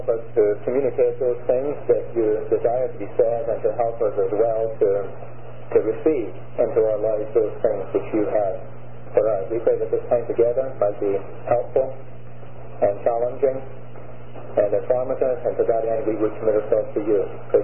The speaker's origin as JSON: {"language": "English", "region": "Scotland", "country": "United Kingdom", "accent": "Scottish", "said": "You will detect from my accent that I come from Scotland"}